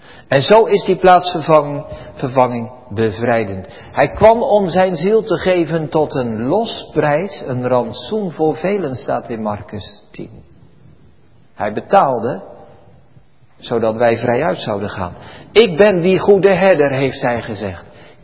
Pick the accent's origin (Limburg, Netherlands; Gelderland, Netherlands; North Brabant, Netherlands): Gelderland, Netherlands; Barneveld; U weet, ik ben opgegroeid in Barneveld.